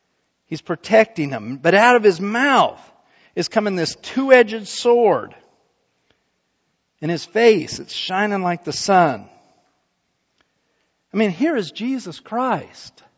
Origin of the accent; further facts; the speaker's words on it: Utah, United States; You know, when I was a kid growing up in Utah, we'd go up in the mountains